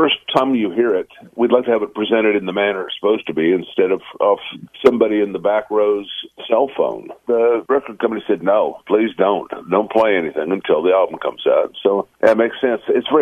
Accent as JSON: {"language": "English", "region": "Kansas", "country": "United States", "tie": "born or raised there", "said": "And it just reminded me of somebody I grew up with in Kansas, you know, hanging around the music store, just another guy."}